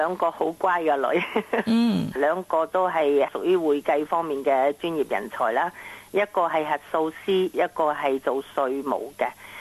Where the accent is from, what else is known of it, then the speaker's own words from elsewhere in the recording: Macau; also born or lived in Hong Kong; now in Australia; 因为我喺香港出世，喺澳门大。